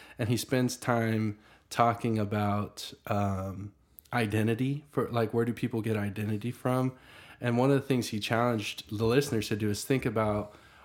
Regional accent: United States; I think, if I'm honest, I'm an American before I'm a Samoan.

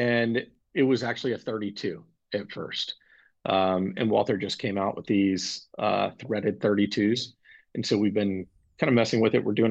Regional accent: Charleston, South Carolina, United States; moved away as an adult; now in Clarksville, United States; I'm born and raised in Charleston. Spent the more than half my life there.

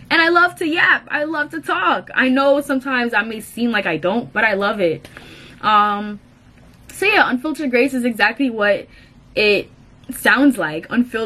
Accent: Kingston, Surrey, Jamaica; now in New York, United States; I grew up in Kingston, Jamaica, and I went to a non-denominational church back in Jamaica, moved up to New York

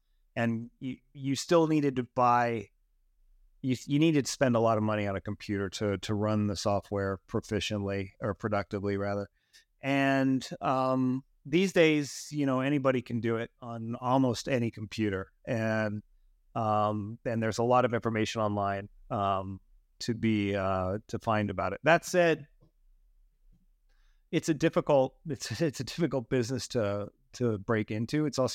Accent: United States; moved away as an adult; now in Vancouver, California, United States; I'm based in Vancouver, British Columbia, Canada. I'm originally from the States, but I've been living in Canada for the last 12 years.

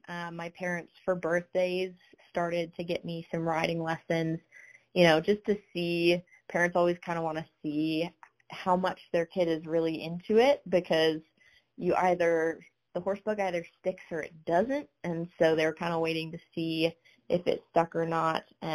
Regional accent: Minnesota, United States; now in Ohio, United States; So growing up in Minnesota, The equine industry is there

